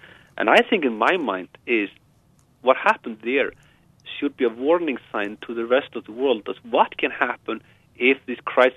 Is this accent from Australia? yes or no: no; Iceland; also born or lived in United States; now in United Kingdom; And in the 10 years I lived in the United States, I was always very happy to say I'm from Iceland.